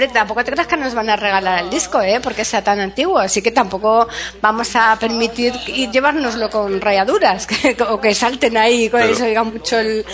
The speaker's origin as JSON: {"language": "Spanish", "town": "Alcalá de Guadaíra", "region": "Andalusia", "country": "Spain", "tie": "born or raised there", "said": "No, soy de Triana, porque yo soy pueblerina, soy de pueblo. No nací en Sevilla, nací en Alcalá de Guadaira, así que soy de pueblo."}